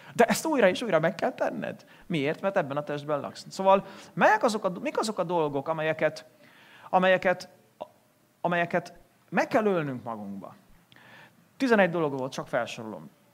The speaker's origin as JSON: {"language": "Hungarian", "town": "Veszprém", "region": "Veszprém County", "country": "Hungary", "said": "Veszprémi vagyok."}